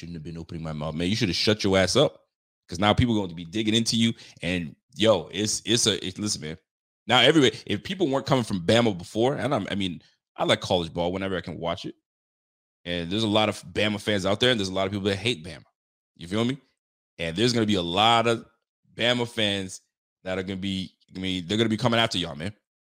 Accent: Canada; They think because I'm Canadian, I'm sweet.

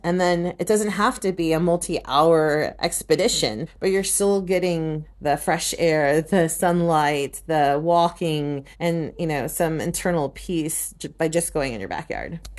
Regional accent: Texas, United States; But growing up in Texas, you know what you know, and even Big Bend was like a long road trip from Houston.

